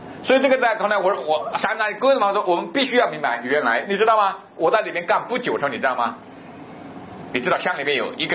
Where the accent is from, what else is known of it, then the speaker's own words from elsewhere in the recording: China; 这是我们中国人很多的有远见的政治家们所期待的